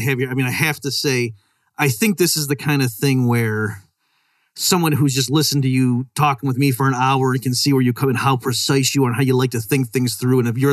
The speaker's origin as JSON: {"language": "English", "town": "Rochester", "country": "United States", "tie": "born or raised there", "said": "when I grew up in Rochester, and then I was going home. I forget why I was going. This was for like a high school reunion or something. There was some reason I was going back to Rochester"}